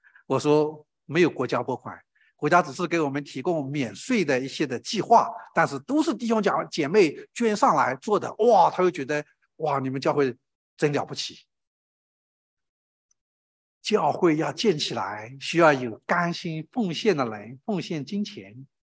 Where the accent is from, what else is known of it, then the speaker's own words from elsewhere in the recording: China; 尤其是我是从中国来的，从中国大陆来的，尤其是我们从中国大陆来的弟兄姐妹，我们更需要在这方面操练。因为我们从小没有这样的观念